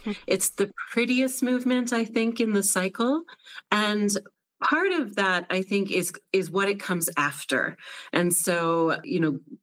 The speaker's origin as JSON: {"language": "English", "region": "Nova Scotia", "country": "Canada", "tie": "born or raised there", "said": "I grew up in Nova Scotia."}